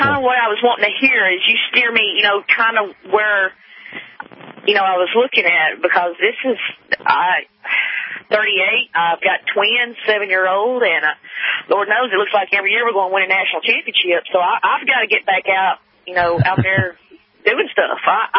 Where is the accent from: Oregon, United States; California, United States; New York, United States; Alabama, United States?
Alabama, United States; I just love fried foods because I'm from Alabama, Roll Tide, by the way.